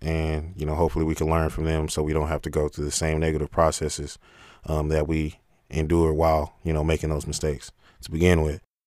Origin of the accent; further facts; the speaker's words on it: Houston, Texas, United States; I am a 26-year-old African-American male. I am from Houston, Texas, and I still reside here.